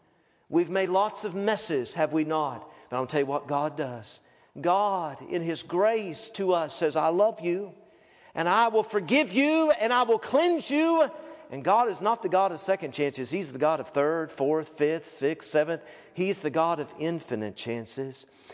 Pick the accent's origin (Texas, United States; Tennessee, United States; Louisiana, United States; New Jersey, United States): Tennessee, United States; Knoxville; I grew up in Knoxville, Tennessee. I went to a good church.